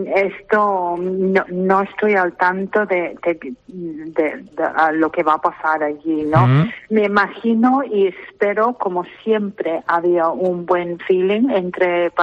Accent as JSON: {"language": "Spanish", "country": "United Kingdom", "second_language": "Spanish", "said": "Es un poco dividido para mí porque soy británica claramente"}